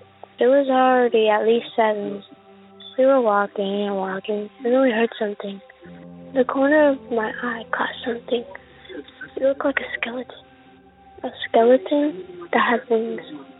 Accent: Bolivia; I'm from Bolivia

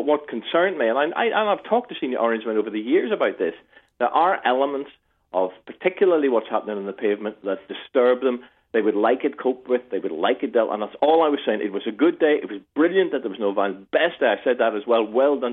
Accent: Armagh, Northern Ireland, United Kingdom; I was raised in Armagh.

